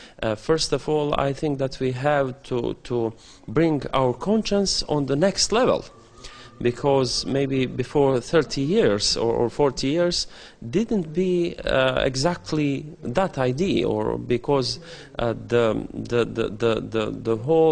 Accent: Bosnia & Herzegovina; English is a second language; I'm coming from Bosnia, and I'm the professor of the Islamic studies there.

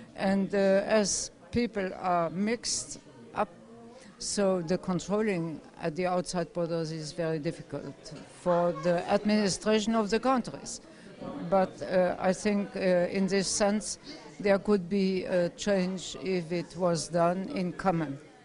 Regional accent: Luxembourg; I'm from Luxembourg

